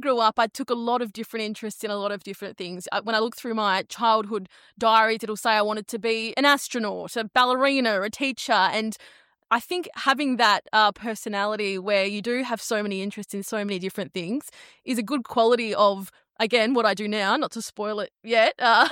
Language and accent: English; Brunswick Junction, Western Australia, Australia; also born or lived in Bunbury; I was born in Bunbury but grew up in Brunswick Junction.